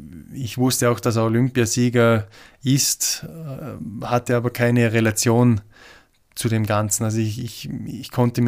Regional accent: Vaud, Switzerland; Waadt hat mich sicher sehr, sehr stark geprägt. Ich denke, dass man ja als Kind in Waadt ganz anders aufwächst, wie sonst irgendwo.

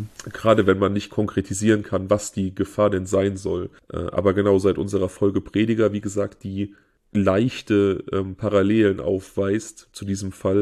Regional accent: North Rhine-Westphalia, Germany; Daniel und ich, wir stammen beide so aus dem Umland von Siegen und ich komme eben aus einem, oder ich bin aufgewachsen in einem Dorf, das so am äußersten Zipfel Nordrhein-Westfalens liegt, an der Grenze zu Hessen und Rheinland-Pfalz

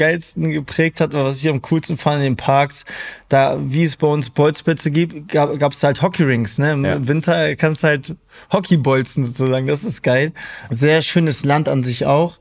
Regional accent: Germany; ich bin in Deutschland aufgewachsen.

